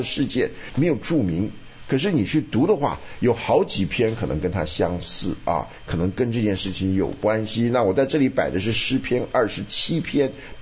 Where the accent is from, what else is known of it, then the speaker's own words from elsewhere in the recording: Shandong, China; 就咱们山东人，是不是？